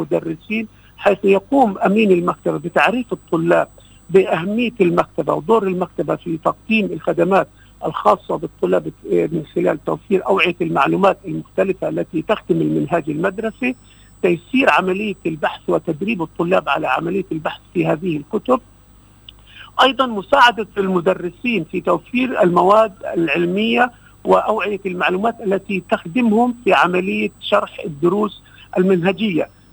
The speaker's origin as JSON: {"language": "Arabic", "country": "Palestine", "said": "التأكيد على الثوابت بالنسبة لنا كفلسطيني"}